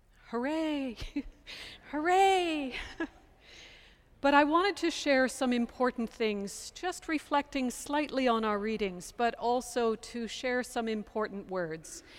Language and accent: English; London, Ontario, Canada; I grew up in London, Ontario, and was raised by a good Episcopalian Anglican who made sure that I was baptized and confirmed.